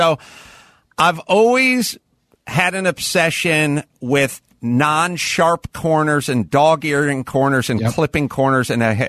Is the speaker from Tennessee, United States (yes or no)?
no; North Hollywood, California, United States; I grew up in the San Fernando Valley. I grew up about 4 miles from where I'm sitting right now. I grew up in North Hollywood and I just lived, my entire family lived in North Hollywood